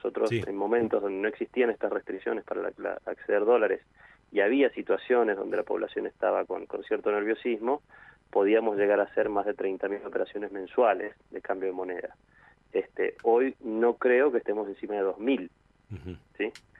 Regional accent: Argentina; si nosotros como argentinos lo que hemos hecho con la posibilidad de emitir moneda, hemos sido tremendamente descuidados

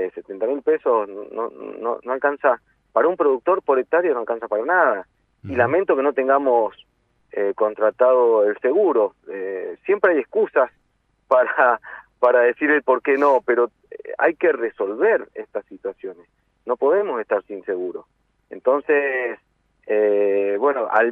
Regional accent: Mendoza, Argentina; A eso tenemos que apuntar como mendocinos, a tener buenas cosechas

